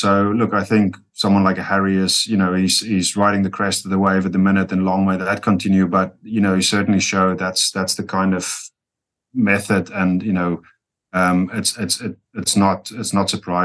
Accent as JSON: {"language": "English", "region": "Western Cape", "country": "South Africa", "said": "I'm from the Western Cape originally, so Western Province would have been a firm favorite."}